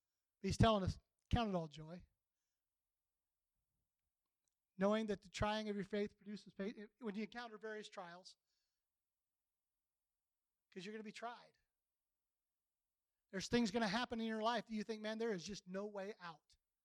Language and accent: English; Chillicothe, Illinois, United States; I'm from Illinois. I grew up in, anybody know where Sparlin's at? Chillicothe? All that area, that's where we're from.